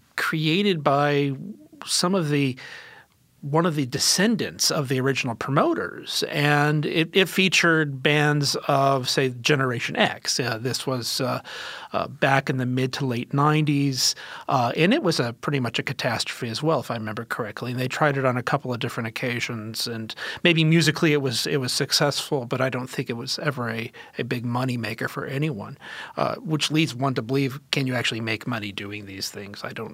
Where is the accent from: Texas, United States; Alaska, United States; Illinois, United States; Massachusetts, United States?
Texas, United States; Houston; old enough to remember the famous … concert in my hometown of Houston.